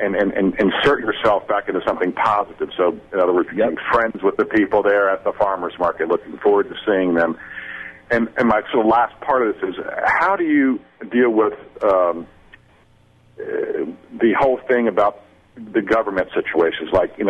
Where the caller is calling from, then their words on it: South Carolina, United States; I'm calling from South Carolina. How are y'all today?